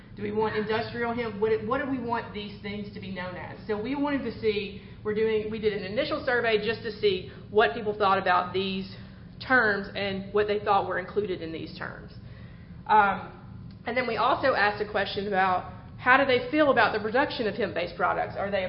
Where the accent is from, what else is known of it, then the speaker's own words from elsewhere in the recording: Georgia, United States; we did oversample Georgia because we are from Georgia.